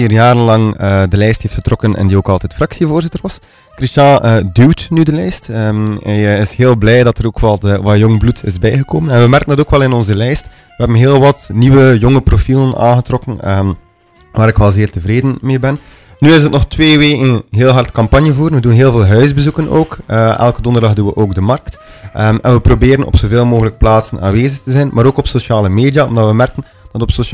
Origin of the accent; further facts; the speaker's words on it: Avelgem, Flanders, Belgium; Ik ben opgegroeid in Avelgem. Altijd in West-Vlaanderen ook gewoond. En ik wou ook in West-Vlaanderen blijven.